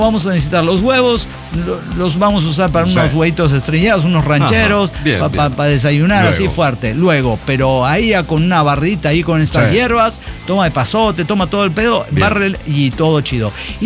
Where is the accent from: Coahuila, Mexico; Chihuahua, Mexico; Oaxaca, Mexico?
Oaxaca, Mexico; Recuerdo cómo me curaron de espanto. En mi pueblo, en Oaxaca.